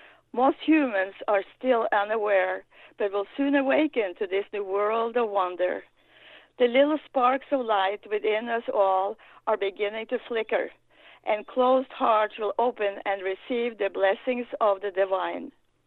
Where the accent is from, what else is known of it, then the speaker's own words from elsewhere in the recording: Norway; I was born and raised in Norway, and every summer I spent the summer at my parents' cabin, not too far from the North Sea